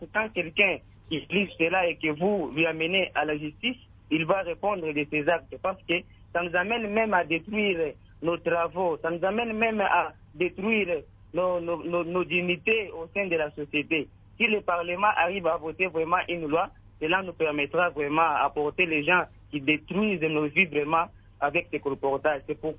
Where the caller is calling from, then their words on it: DR Congo; ce système est vraiment, vraiment déplorable ici chez nous en RDC.